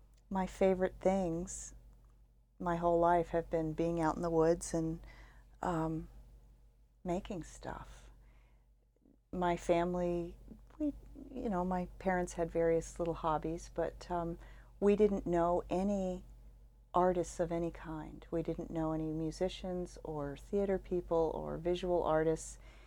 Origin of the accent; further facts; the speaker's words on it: Washington, District of Columbia, United States; But I was really lucky. I grew up around Washington, D.C.